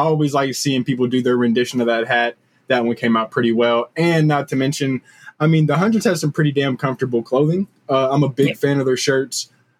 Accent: Kentucky, United States; I'm from Kentucky. Nothing like that here.

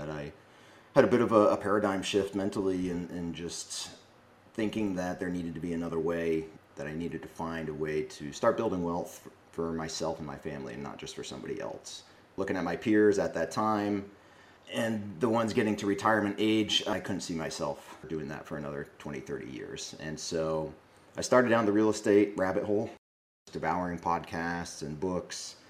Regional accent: Northeast, United States; I'm based out of South Florida. I grew up in the Northeast, but I've been down here for a while.

